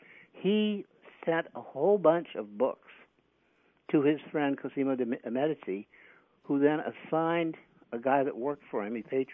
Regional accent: San Francisco, California, United States; I'm from the San Francisco Bay Area. You know, we had a free speech movement. We had a Vietnam movement.

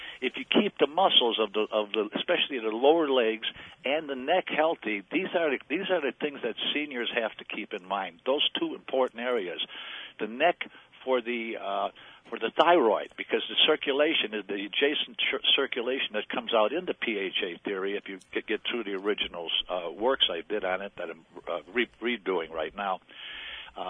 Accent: Chicago, Illinois, United States; I grew up in Chicago in a Polish neighborhood, and people used to call us dumb Polacks

